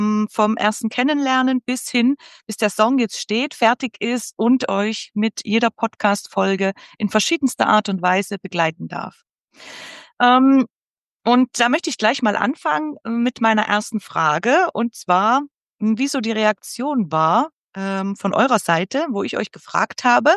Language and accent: German; Tyrol, Austria; hier aus dem Ötztal. Wir sind ja alle aus Tirol.